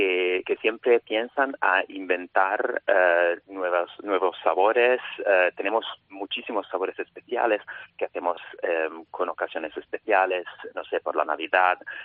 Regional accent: Florence, Tuscany, Italy; Claro, además yo soy de Florencia, entonces, hombre, claro.

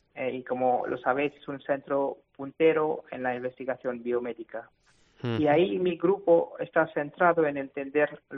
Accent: Mauritius; moved away as an adult; also born or lived in London; now in Spain; yo he nacido y crecido en Isla Mauricio. Como sabéis, es una isla pequeña en el Océano Índico. Y después me fui a cursar mis estudios universitarios en Londres.

